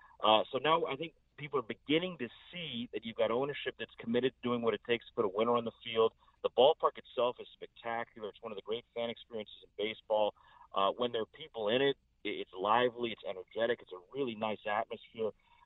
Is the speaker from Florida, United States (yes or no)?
yes; Florida, United States; I grew up down in South Florida, so this is a homecoming for me